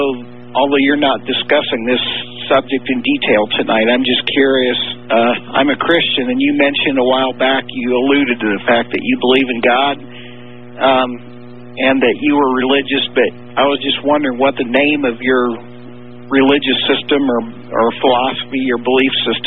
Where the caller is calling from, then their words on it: Goshen, Indiana, United States; from Goshen, Indiana, between South Bend and Fort Wayne.